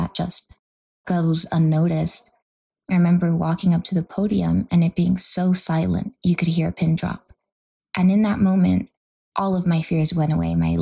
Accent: California, United States; I grew up in South Central. I grew up in the most beautiful, vibrant community where we were all family

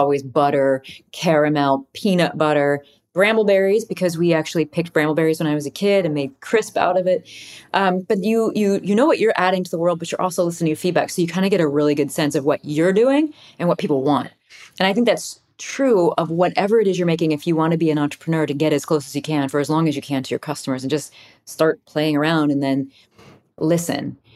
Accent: Midwest, United States; I'm a Midwesterner and it really always is that sort of Midwestern tradition of coming together and serving each other.

